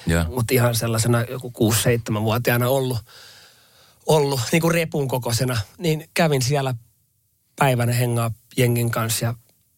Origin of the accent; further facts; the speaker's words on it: Kirkkonummi, Uusimaa, Finland; mun juuret on tuo Kirkkonummella. Mä oon siis koko ikäni asunut Kirkkonummella vähän eri paikoissa, mutta vaikuttanut aina siellä.